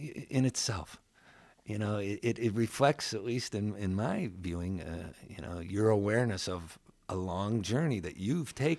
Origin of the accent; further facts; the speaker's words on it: Midwest, United States; growing up in the Midwest myself, as I did and as you did